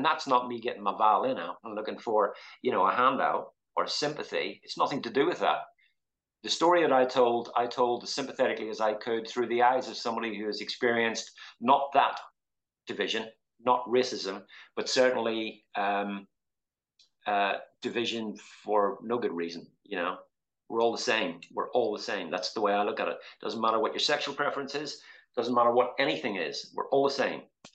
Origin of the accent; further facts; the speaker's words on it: Northern Ireland, United Kingdom; moved away as an adult; And when they heard my accent, they assumed that I must be, you know, a terrorist, because I came from Northern Ireland